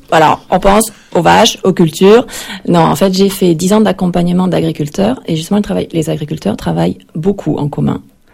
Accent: Toulouse, Occitanie, France; Je suis originaire de Toulouse.

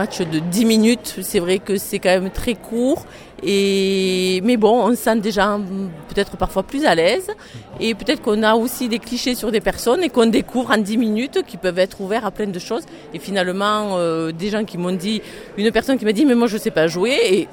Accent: Villefranche, France; je suis de Villefranche

